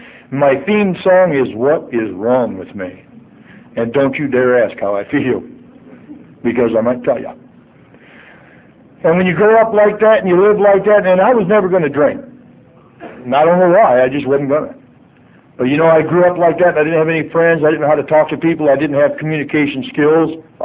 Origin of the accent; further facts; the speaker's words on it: Illinois, United States; I'm from Illinois, and I'm sure the law is the same here.